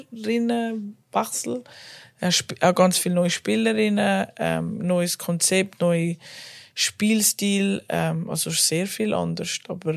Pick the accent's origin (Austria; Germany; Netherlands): Netherlands; Ich fühle mich dort auch daheim. Ja, ich bin auch stolze Holländerin.